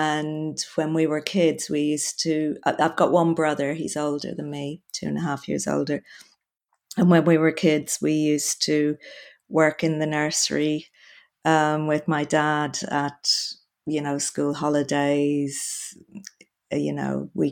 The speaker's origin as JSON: {"language": "English", "town": "Bray", "region": "Leinster", "country": "Ireland", "said": "I was born in 1967. I come from Bray, County Wicklow, which is just near Dublin, a seaside town just outside of Dublin. My family are all Bray people for kind of generations back. So obviously"}